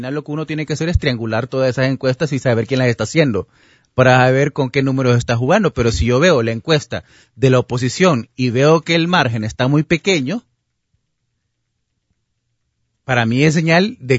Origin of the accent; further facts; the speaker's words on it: Comayagüela, Francisco Morazán, Honduras; el caso del barrio donde yo crecí, ahí en Comayagüela, ¿no? Ahí en la zona del barrio de Lempira. Cuando yo crecí en ese barrio